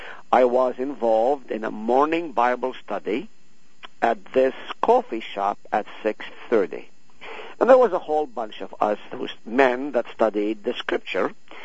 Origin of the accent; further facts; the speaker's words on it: Nazareth, Northern District, Israel; also born or lived in Haifa; Okay, I grew up in Israel, as you know. I was born in Nazareth, lived in Haifa on the slopes of Mount Carmel